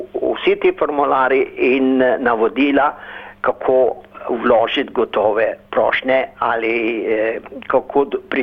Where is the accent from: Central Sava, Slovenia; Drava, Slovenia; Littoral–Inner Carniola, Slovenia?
Central Sava, Slovenia; Šmartno pri Litiji; born there; rojen sem pa bil v Šmartnem pri Litiji, to je svojih 35 km iz centra od Ljubljane za Savo proti reku Zagori ali Litiji.